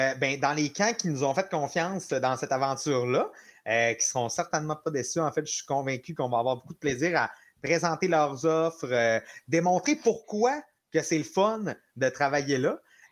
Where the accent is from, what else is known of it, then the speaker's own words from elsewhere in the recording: Jonquière, Quebec, Canada; moi, ça fait longtemps que je connais les patros parce que je viens de Jonquière